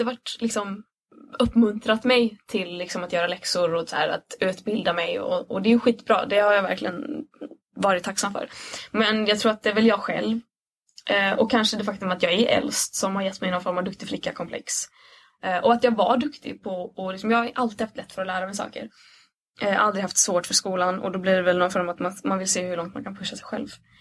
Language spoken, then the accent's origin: Swedish; Jökskulla, Sweden; jag är ju sommarställe i Jökskulla. Och man bara, ja, där är jag uppvuxen.